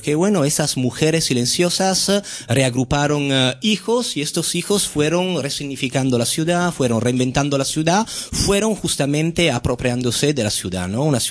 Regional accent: Genoa, Liguria, Italy; Spanish is a second language; Yo vengo de Italia, de una ciudad, Génova, que no está muy lejos de aquí, de Barcelona, que también tiene una gran emigración latinoamericana.

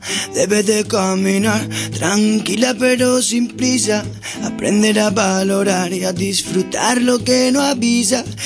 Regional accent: Vitoria-Gasteiz, Basque Country, Spain; now in Barcelona, Spain; Somos de Vitoria, de Gasteiz, del País Vasco. Somos tres de Gasteiz

